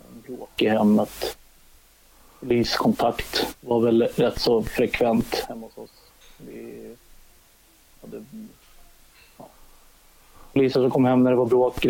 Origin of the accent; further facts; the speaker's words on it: Salem, Stockholm County, Sweden; Nej, jag är uppvuxen i Salem, söder om Stockholm.